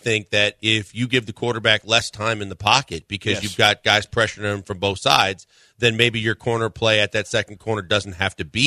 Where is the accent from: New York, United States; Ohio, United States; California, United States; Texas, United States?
Texas, United States; As a Texan